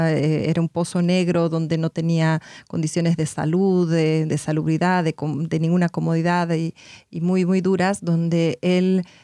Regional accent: Bolivia; llegó a Bolivia, al sur de donde yo soy

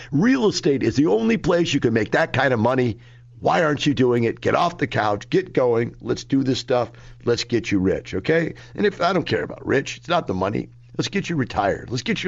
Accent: Houston, Texas, United States; now in Boston, United States; I'm from Houston originally, 28 years old, and renting in the Boston area.

